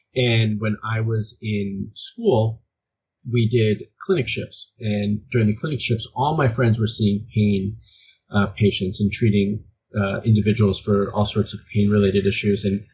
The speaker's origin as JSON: {"language": "English", "town": "Miami", "region": "Florida", "country": "United States", "said": "I moved to California. I'm originally from Miami. So it's like, I'll move to Florida, to California, at her urging, and recommendation."}